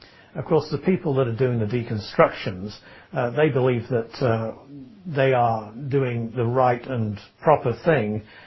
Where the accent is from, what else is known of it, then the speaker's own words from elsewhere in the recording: Manchester, North West England, United Kingdom; born there; It's true that I was born in Manchester, England. And it's true that I'm a Christian by the grace of God.